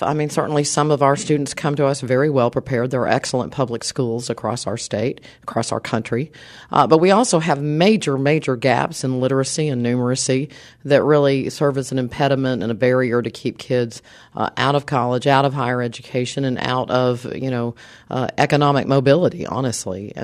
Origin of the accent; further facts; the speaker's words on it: Texas, United States; Obviously worked in my home state of Texas.